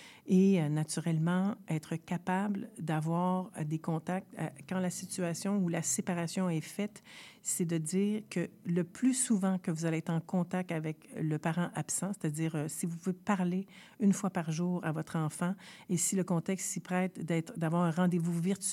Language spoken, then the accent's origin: French; Quebec, Canada; je vais dire la doudou parce que je suis québécoise